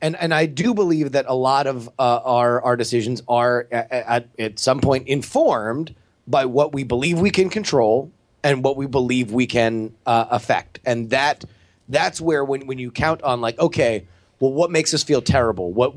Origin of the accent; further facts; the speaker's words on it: Florida, United States; especially, you know, growing up in South Florida, where, like, you could see a dolphin somewhere.